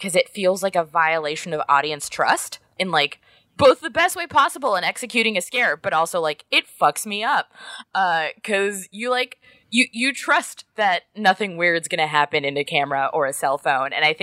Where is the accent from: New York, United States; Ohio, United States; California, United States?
California, United States; It was so big for me because I grew up in Orange County where skate culture was king, but I was like the only kid that couldn't skate.